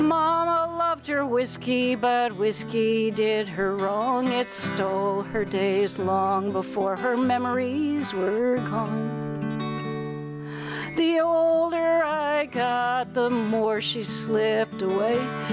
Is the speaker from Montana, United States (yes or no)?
yes; Montana, United States; born there; and I was born in Montana